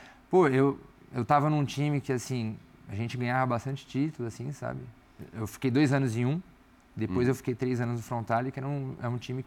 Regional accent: São Paulo, Brazil; sou de São Paulo, sabe? Minha família tá aqui

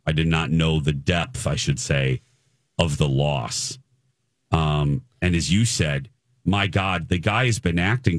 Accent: Indiana, United States; he knew that I was from Indiana because I told him a story about Valparaiso, which is the city next to my hometown

